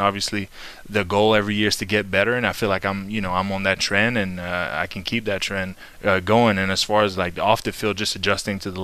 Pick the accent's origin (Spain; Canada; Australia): Canada; now in Atlanta, United States; It's kind of, you know, I'm from Canada, so I feel like Atlanta kind of adopted me in a certain way.